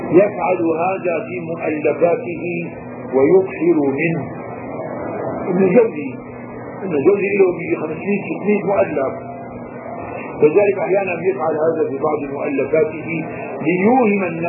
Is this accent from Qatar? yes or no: no; Syria; هلا نحن عندنا بالشام هون مثلا في عندنا العمارة والديوانية